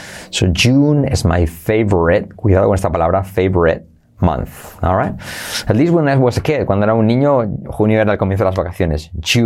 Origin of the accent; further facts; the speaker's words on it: Aragon, Spain; Somos un poco cínicos aquí en mi tierra a veces, ¿no? En Aragón decimos eso, ba, no, no te lo creas.